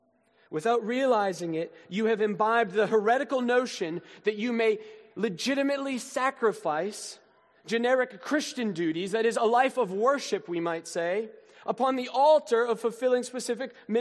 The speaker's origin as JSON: {"language": "English", "region": "Massachusetts", "country": "United States", "tie": "born or raised there", "said": "I grew up just outside of Boston in New England, and one of the things that I grew up loving to do was going for hikes."}